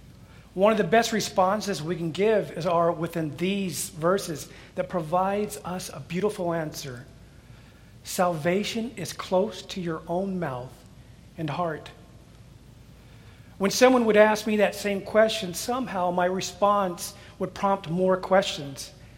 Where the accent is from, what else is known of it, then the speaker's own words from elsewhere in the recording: Thousand Oaks, California, United States; You know, growing up in Thousand Oaks, there were only a few things that I could do during the summer months.